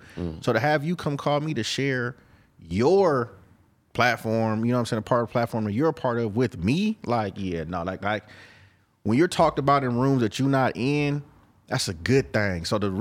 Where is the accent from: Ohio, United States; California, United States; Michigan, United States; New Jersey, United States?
California, United States; Oakland; I'm from East Oakland. We purple.